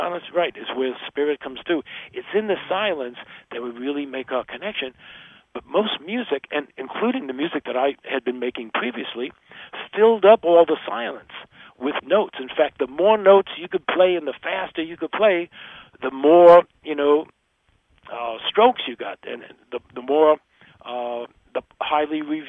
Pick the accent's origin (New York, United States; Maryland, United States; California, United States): New York, United States; excuse me, I'm from New York. I don't have an hour.